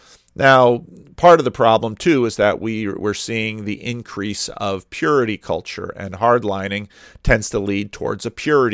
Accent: Paterson, New Jersey, United States; also born or lived in Dominican Republic; I grew up in Paterson, New Jersey. Check that off the bingo card. Paterson, New Jersey is a very grimy city. I lived in the Dominican Republic, in the developing world.

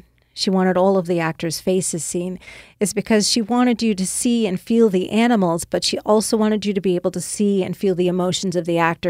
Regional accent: Brown Deer, Wisconsin, United States; with the rec department in Brown Deer, where I grew up in Wisconsin.

